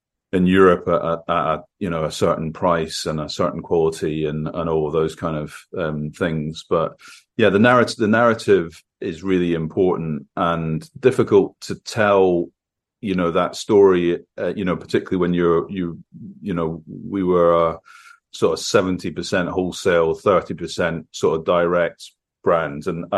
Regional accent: Scotland, United Kingdom; inspired by my memories of growing up in Scotland

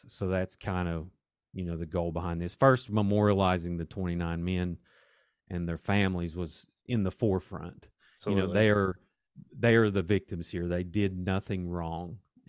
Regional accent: Welch, West Virginia, United States; also born or lived in Ashland, Kentucky; So I grew up, I was born in Ashland, Kentucky. And then after my parents got divorced, we moved to Welch, West Virginia in fifth grade. So I grew up there my whole life, and went to Mount View High School

